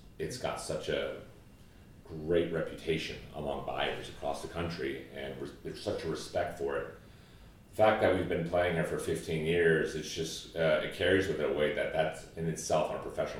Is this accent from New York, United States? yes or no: no; Virginia, United States; growing up in the Shenandoah Valley, being introduced to Irish music